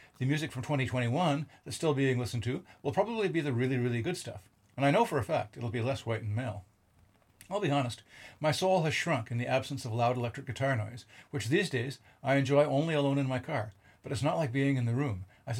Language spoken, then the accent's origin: English; Canada; And as a Canadian and Bach lover, I'm less a Glenn Gould fan